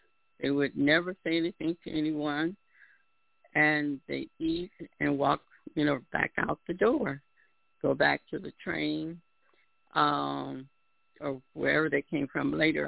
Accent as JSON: {"language": "English", "town": "Benton Harbor", "region": "Michigan", "country": "United States", "tie": "born or raised there", "also_born_or_lived": "Detroit, United States", "said": "I was born in the state of Michigan in a little town called Benton Harbor. I grew up partly in Benton Harbor and also in Detroit, Michigan."}